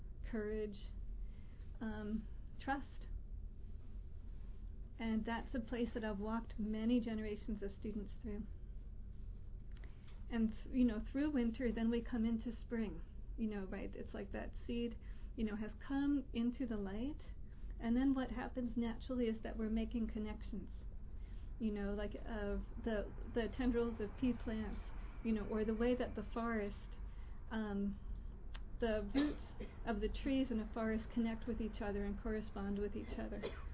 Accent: Boston, Massachusetts, United States; Now, you know, I'm just from Boston, you know, so our seasons are very distinct.

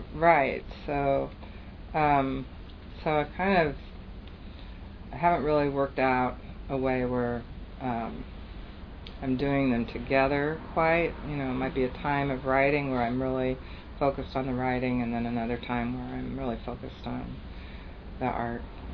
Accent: Berkeley, California, United States; I was a crazy teenager growing up in Berkeley in the late 60s

